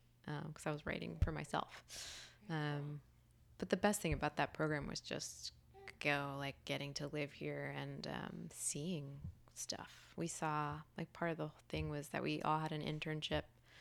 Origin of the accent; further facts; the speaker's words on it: Sewanee, Tennessee, United States; Yeah, a little college town called Suwanee.